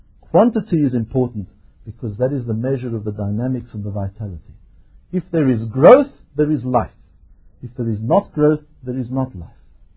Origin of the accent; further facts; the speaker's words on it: Johannesburg, Gauteng, South Africa; So you might find that I travel overseas and people ask me, where are you from? Johannesburg, Tucker, what do you do there?